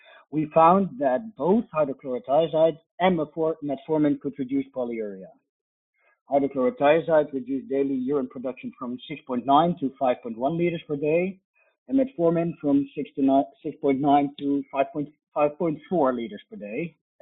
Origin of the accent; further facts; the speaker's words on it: Groningen, Netherlands; I am from Groningen, the Netherlands